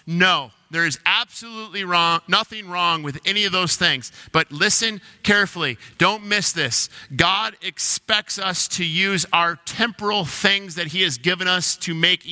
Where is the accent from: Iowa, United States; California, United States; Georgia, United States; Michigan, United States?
Michigan, United States; Detroit; And please refrain from booing, but I grew up in Detroit area.